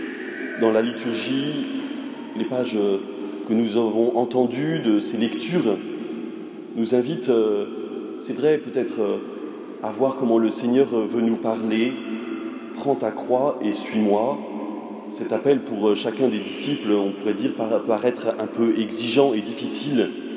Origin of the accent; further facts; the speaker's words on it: Nantes, Pays de la Loire, France; also born or lived in Paris / Lyon / Martinique; now in Reims, France; Je suis originaire de Nantes et après avoir rencontré la communauté du Chemin Neuf, j'ai été en mission sur Paris, Lyon et dans une paroisse à côté de Lyon avant de partir en Martinique